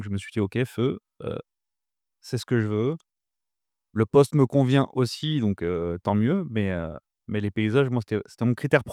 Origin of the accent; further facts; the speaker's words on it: Nouvelle-Aquitaine, France; Alors, je viens de Charente, hein. Comme je dis aux Morianais, vous connaissez pas les Charentais.